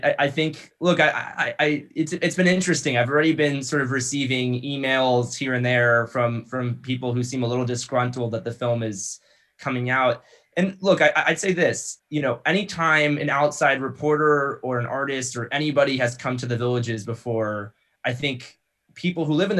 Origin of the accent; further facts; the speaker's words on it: Florida, United States; I'm from Florida, I'm from South Florida.